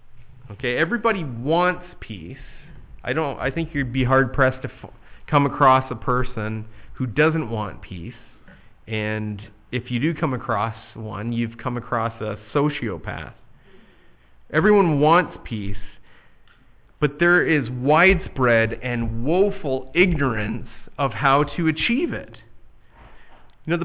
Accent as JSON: {"language": "English", "country": "Canada", "tie": "born or raised there", "said": "when I go home to my hometown, go back to Canada, I get a little lump in my throat"}